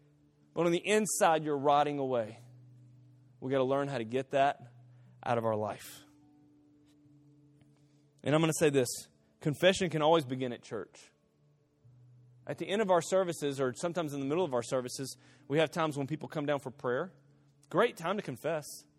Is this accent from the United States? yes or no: no; Guatemala; also born or lived in Costa Rica; as a kid, I grew up in Guatemala. I grew up in Costa Rica part of my life.